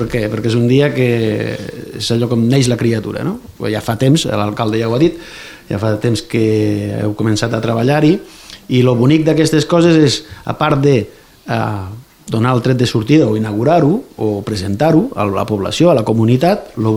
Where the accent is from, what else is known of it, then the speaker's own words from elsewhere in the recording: Falset, Catalonia, Spain; vaig estar al meu poble mateix, jo sóc l'alcalde de Falset